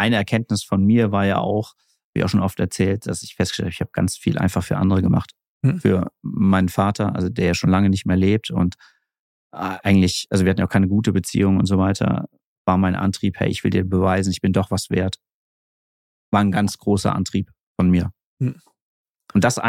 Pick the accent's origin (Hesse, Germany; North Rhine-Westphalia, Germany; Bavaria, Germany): Hesse, Germany; Martinsthal; now in Kassel, Germany; ich wohne ja mittlerweile wieder in Kassel. Ich bin im Martinstal aufgewachsen, ist so ein kleines, ich weiß gar nicht, 100 Einwohner, 1000 Einwohner, irgendwie ganz klein in Weinbergen, total süß.